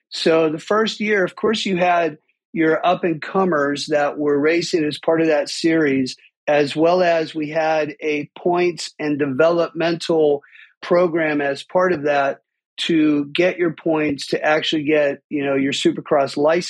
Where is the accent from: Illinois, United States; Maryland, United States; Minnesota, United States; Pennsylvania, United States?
Pennsylvania, United States; Pittsburgh; I grew up in Pittsburgh with 2 passions, music and dirt bikes.